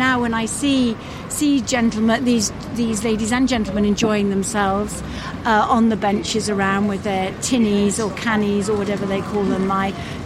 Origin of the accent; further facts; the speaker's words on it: Wigan, North West England, United Kingdom; No, Wigan. Wigan, as in Lancashire.